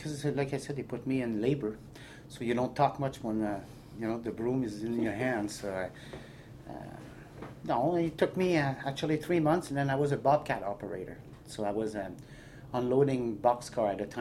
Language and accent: English; Quebec City, Quebec, Canada; first language French; English is a second language; moved away as an adult; also born or lived in Saint-Hyacinthe; I was born in Saint-Hyacinthe, Quebec, in Quebec province, 30 kilometers outside of Montreal. And I live most of my life in Quebec City, though. And at the age of 19 years old, I decided to go out west and learn English.